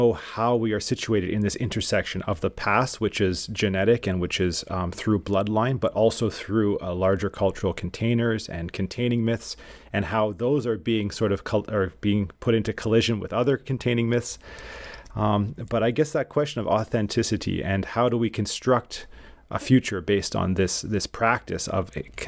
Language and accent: English; Canada; I'm Anglo from British heritage, growing up in Canada, but I also have been in India and traveled a lot.